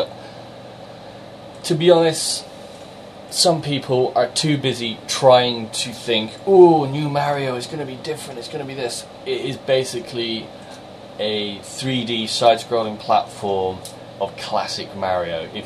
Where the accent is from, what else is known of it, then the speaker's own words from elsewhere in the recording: South West England, United Kingdom; Because I'm from Somerset and I speak my overreactive R's.